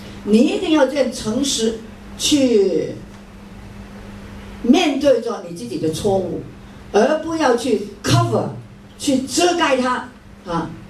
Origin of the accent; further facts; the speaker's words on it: United States; 我们美国人很喜欢，很爱我们的宠物啊